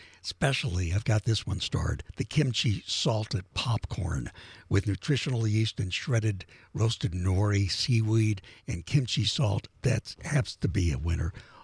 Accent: Kentucky, United States; when I was eating pimento cheese many decades ago, growing up in Kentucky

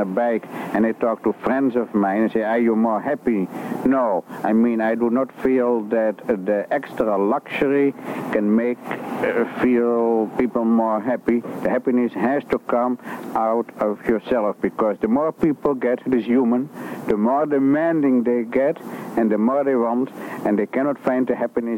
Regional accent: Netherlands; moved away as an adult; I'm from the old country. I'm from Holland, and I came to this country in 52

